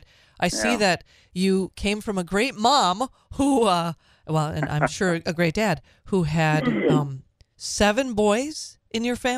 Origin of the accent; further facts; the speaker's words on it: Minnesota, United States; I'm originally from Minnesota